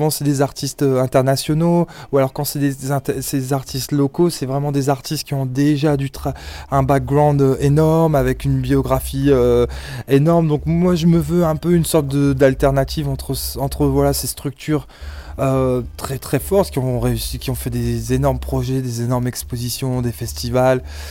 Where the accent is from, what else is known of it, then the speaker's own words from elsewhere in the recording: Roubaix, Hauts-de-France, France; moi je suis de Roubaix à la base